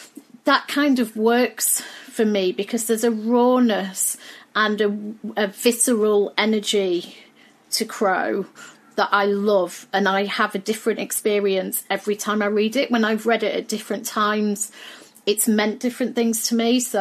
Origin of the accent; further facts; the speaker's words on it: United Kingdom; scary system that I had no clue how to navigate as a Brit